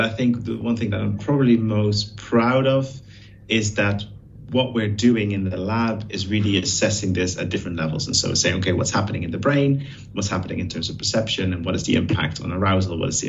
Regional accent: Netherlands; I'm originally from the Netherlands

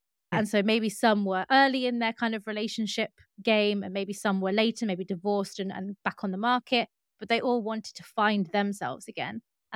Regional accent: London, United Kingdom; I grew up in East London. So obviously in the UK, in London, but it was the east of London.

